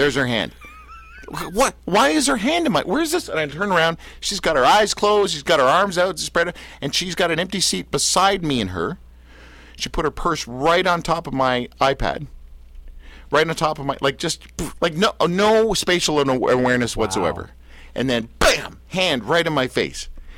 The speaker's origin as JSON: {"language": "English", "country": "Canada", "said": "I'm Canadian."}